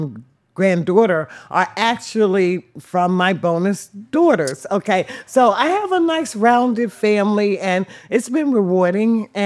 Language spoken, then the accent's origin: English; New York, United States; Where you really did see a more two-family homes, two-parent home, where I was brought up in New York, okay?